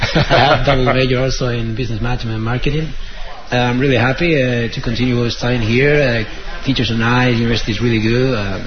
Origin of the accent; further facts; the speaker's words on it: Madrid, Community of Madrid, Spain; English is a second language; now in Maryville, United States; I'm from Madrid, Spain. This is my second year here.